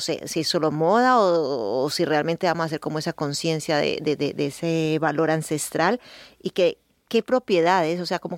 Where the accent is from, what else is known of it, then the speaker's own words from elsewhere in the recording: Medellín, Antioquia, Colombia; yo soy colombiana, ¿no? Yo soy de Medellín